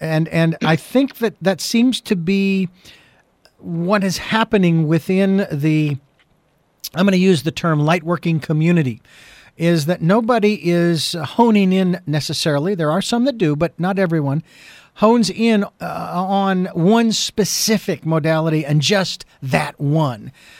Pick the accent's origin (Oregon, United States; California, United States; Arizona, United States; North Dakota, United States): Arizona, United States; Phoenix; I was born and raised in Phoenix, and she's living in a town that is north of that area that didn't even exist when I was growing up. It was desert.